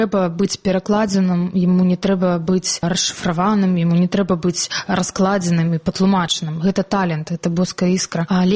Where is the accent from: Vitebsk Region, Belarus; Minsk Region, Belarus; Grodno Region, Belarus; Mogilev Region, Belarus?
Minsk Region, Belarus; Maladzyechna; Гэта мой родны горад.